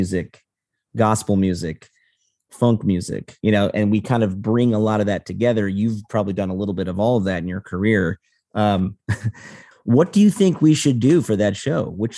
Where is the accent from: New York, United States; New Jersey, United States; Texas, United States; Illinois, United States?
Illinois, United States; Chicago; one of my good friends who I grew up with in Chicago is now a chef in Viroqua, Wisconsin.